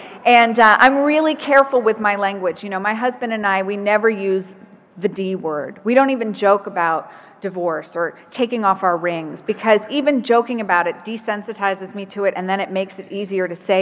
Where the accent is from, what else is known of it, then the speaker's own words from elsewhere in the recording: New York, United States; and I'm from New York, so having a tree that had, like, produce, you know, I felt like a farmer.